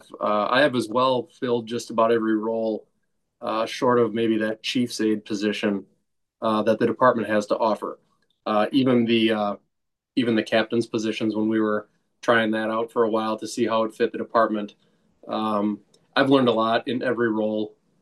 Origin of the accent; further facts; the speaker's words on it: Madison, Wisconsin, United States; also born or lived in Arizona; Nearly a lifelong Madisonian. I was born in Arizona because that's where mom was when I decided to come. But otherwise raised on the east side. Love Madison.